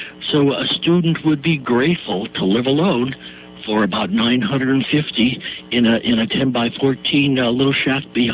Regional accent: Newport Beach, California, United States; Oh, really? I'm from Newport Beach.

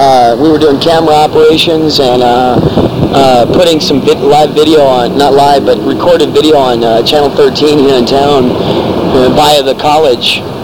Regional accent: Arlington, Texas, United States; also born or lived in Alaska; Originally, I'm from Arlington, Texas.

